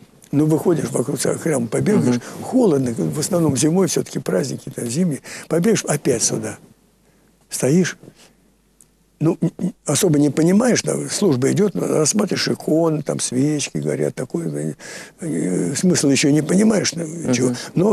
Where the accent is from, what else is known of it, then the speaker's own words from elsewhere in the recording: Moscow, Russia; born there; Я там родился, на Радищевской родился. И внизу здесь, где Котельническая высотка, ну, самый центр. Там 5 минут по набережной до Кремля. Вот я здесь родился.